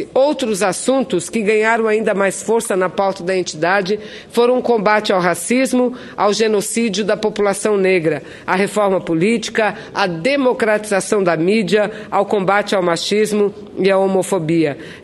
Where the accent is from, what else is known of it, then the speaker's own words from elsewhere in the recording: Amazonas, Brazil; lá do meu estado, lá do Amazonas